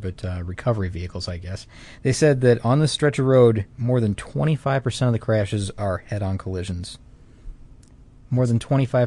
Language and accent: English; the South, United States; accent: Southern American; Yeah, it's my Southern American accent.